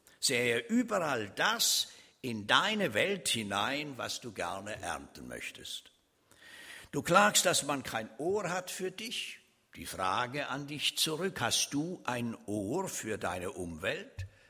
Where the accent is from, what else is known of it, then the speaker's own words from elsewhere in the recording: Switzerland; Also ich bin ja Schweizer und wir hatten eine Klassenzusammenkunft.